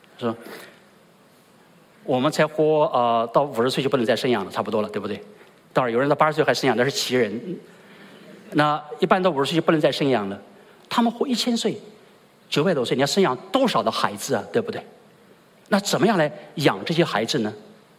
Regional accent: Shandong, China; 我们在山东，我们山东人，我们爱吃大蒜

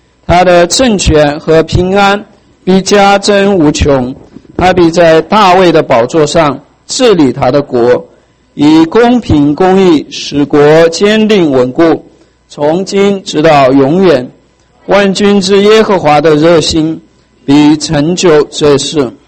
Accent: China; 习近平号召我们中国人做中国梦，不要做美国梦。

